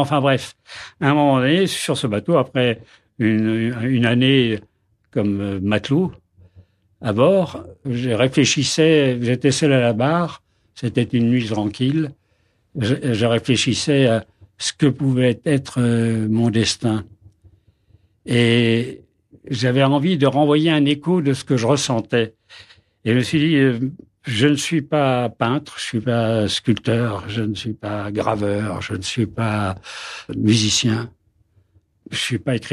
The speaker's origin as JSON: {"language": "French", "town": "Chamalières", "region": "Auvergne-Rhône-Alpes", "country": "France", "tie": "born there", "said": "mon père est né à Besançon. Moi, je suis né à Chamalières parce que mon père était chez Michelin à l'époque, qui était Clermont-Ferrand. Enfin, bref, voilà. On est des Alsaciens de la France de l'intérieur, comme on dit."}